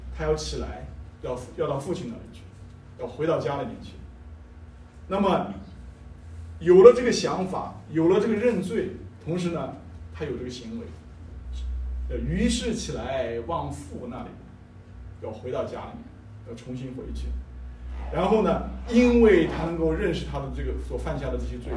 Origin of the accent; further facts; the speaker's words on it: Xinjiang, China; 我是从新疆长大的，从建设兵团长大的，我的父母都是兵团的农民当时。